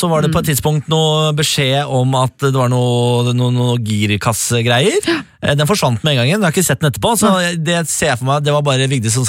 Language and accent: Norwegian; Agder, Norway; vi skal snakke om flommen som herjer her hjemme på Sørlandet.